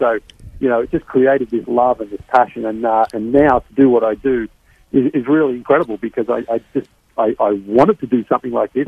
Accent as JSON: {"language": "English", "country": "Australia", "tie": "born or raised there", "said": "I used to play basketball as a kid growing up in Australia, like everyone sort of did in our little town there."}